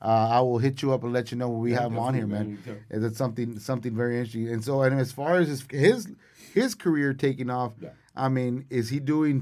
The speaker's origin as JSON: {"language": "English", "town": "Donna", "region": "Texas", "country": "United States", "tie": "born or raised there", "said": "You know, and we've been eyeballing, as far as my hometown, been eyeballing Donna, ISD, as far as the high school players."}